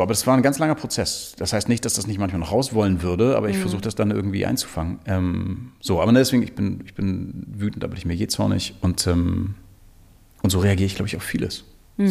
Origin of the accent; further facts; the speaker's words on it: Hamburg, Germany; in Hamburg-Pöseldorf groß geworden